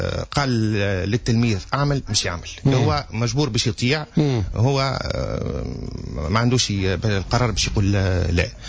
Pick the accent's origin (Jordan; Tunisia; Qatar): Tunisia; أنا مواطن تونسي إطار موظف في منشأة عمومية